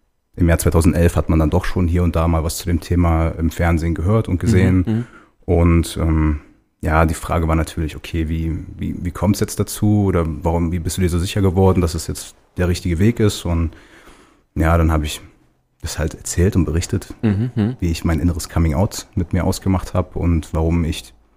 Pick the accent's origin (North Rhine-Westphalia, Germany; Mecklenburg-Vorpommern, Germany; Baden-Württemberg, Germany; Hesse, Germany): North Rhine-Westphalia, Germany; Bonn; Also ich komme gebürtig aus dem Rheinland. Ich bin in Bonn geboren und groß geworden. Bin 30 Jahre alt